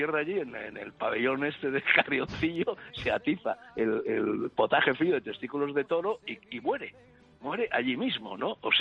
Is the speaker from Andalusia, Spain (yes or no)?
no; Tiermes, Castile and León, Spain; la sublevación que se produjo en mi tierra soriana de Tiermes